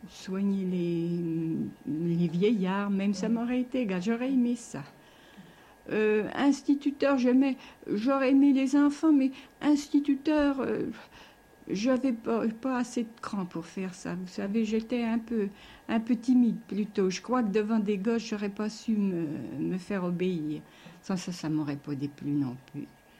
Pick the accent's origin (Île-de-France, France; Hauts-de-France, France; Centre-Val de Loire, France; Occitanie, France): Centre-Val de Loire, France; Pithiviers; now in Orléans, France; moi je me plais beaucoup à Orléans. Moi je suis natif de Pithiviers, j'aime mieux Orléans que Pithiviers. J'aime bien Pithiviers parce que c'est mon pays natal